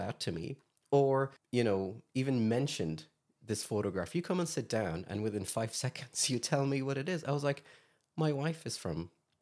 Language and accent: English; Kuwait; So I'm from Kuwait. Well, I was born in Kuwait.